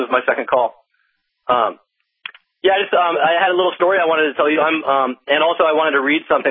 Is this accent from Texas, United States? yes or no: yes; Houston, Texas, United States; moved away; I'm in California, but I grew up in Texas. I went to River Oaks Elementary School in Houston.